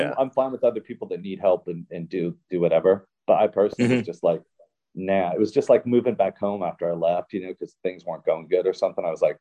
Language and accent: English; California, United States; I'm from California, right? And I was born in 1967.